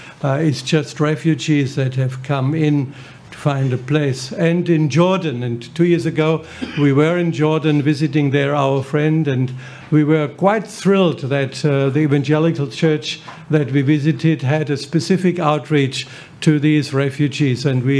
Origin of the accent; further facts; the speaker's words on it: Germany; English is a second language; especially also people in my home country, in Germany